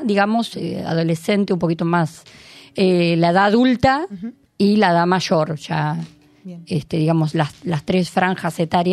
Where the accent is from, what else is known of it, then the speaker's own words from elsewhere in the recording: Bahía Blanca, Buenos Aires Province, Argentina; now in Buenos Aires, Argentina; yo soy de Bahía Blanca, uh-huh, pero 5 años ya que vivo en Capital.